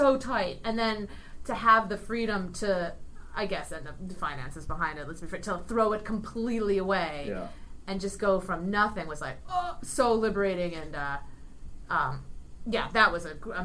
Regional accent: Ohio, United States; I have two younger brothers. My parents are wicked funny. I grew up in Ohio.

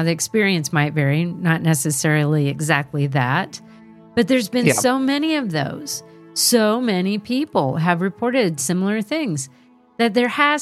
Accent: Georgetown, South Carolina, United States; I grew up in Georgetown, South Carolina, which is a very old and haunted town.

